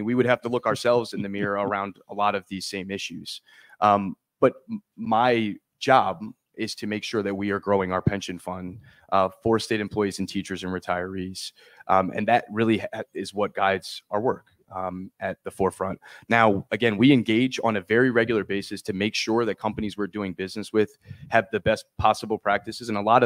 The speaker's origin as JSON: {"language": "English", "region": "Connecticut", "country": "United States", "tie": "born or raised there", "said": "just based on my experience growing up in Connecticut."}